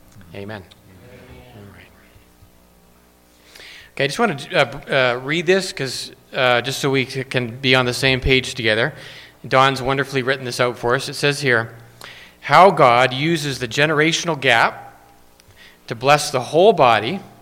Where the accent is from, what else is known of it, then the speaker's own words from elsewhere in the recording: Victoria, British Columbia, Canada; I'm from Victoria, BC, and happy to be here with you.